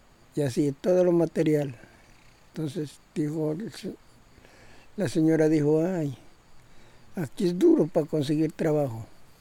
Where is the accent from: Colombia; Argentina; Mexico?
Colombia; Huila; now in Caquetá, Colombia; Me vine del Huila, pues decían que acá era muy bueno, las tierras del Caquetá